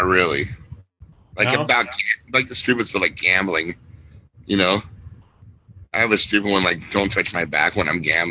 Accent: North Hollywood, California, United States; also born or lived in Shawnee Mission; I was born in Shawnee Mission, Kansas, but I grew up in North Hollywood.

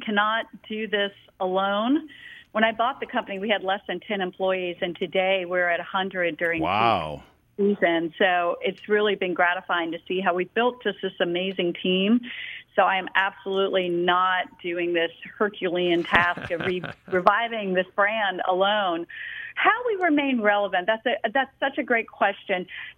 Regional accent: the South, United States; I'm a Southerner, so it's a uniquely Southern brand

